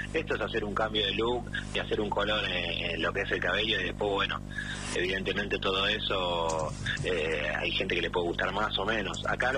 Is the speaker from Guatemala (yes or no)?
no; Argentina; now in Barcelona, Spain; soy argentino y vivo en Barcelona hace 13 años.